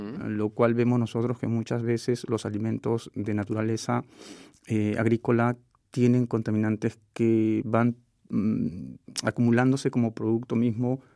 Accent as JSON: {"language": "Spanish", "country": "Peru", "said": "allá en mi país, el estudio básicamente estará enfocado en la zona de costa, uh-huh. al norte de la capital, que es Lima."}